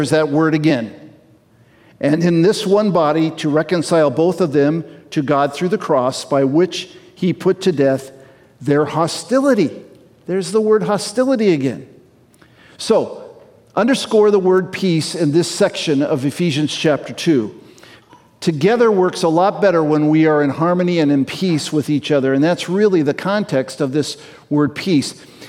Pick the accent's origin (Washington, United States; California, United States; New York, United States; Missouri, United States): Washington, United States; Walla Walla; born there; I'm a foreigner because I was born in Walla Walla